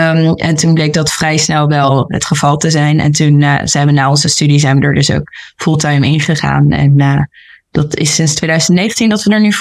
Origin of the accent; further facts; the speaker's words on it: Amsterdam, North Holland, Netherlands; born there; Ik ben geboren in Amsterdam.